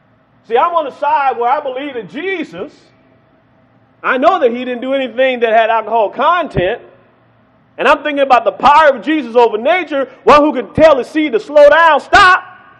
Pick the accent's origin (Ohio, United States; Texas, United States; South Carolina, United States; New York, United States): South Carolina, United States; I'm from South Carolina. I love meat. From the rooter to the tooter.